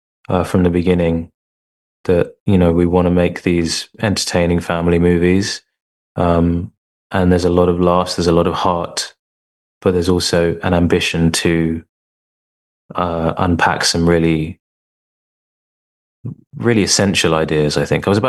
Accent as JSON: {"language": "English", "country": "United Kingdom", "said": "Some of it I had a sort of cursory knowledge of just from being British, from being South Asian."}